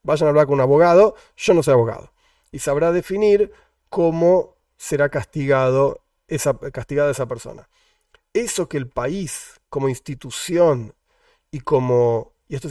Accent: Argentina; a pesar de que soy un ciudadano argentino

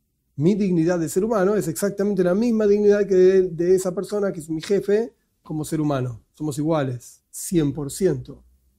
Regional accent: Argentina; A pesar de que soy argentino

